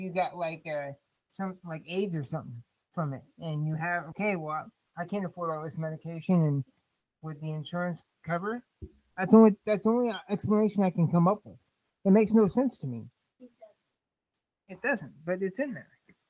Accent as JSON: {"language": "English", "country": "United States", "said": "I don't know. I'm just an American. And I'm a human."}